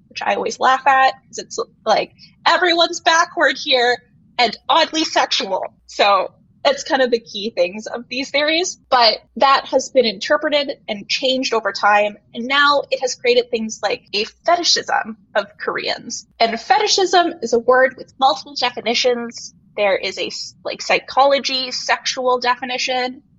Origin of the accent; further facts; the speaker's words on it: Canada; So we grew up in Canada, which is a fairly new country in the world stage